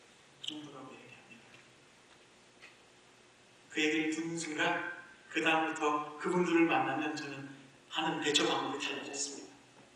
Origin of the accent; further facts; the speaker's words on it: Suwon, Gyeonggi Province, South Korea; 저는 수원에서 나고 자랐습니다. 대전에 아는 사람이 아무도 없습니다.